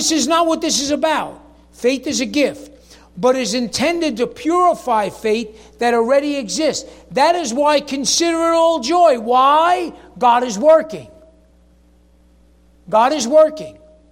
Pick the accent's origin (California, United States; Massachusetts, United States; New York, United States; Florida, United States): New York, United States; No, Harlan's from Minnesota. I'm from New York.